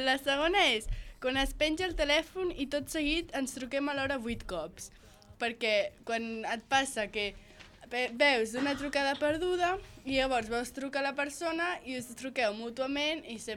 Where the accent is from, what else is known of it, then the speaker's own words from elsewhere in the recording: Catalonia, Spain; També ens agrada que, malgrat identificar-nos com a catalans, un madrileny sigui simpàtic amb nosaltres.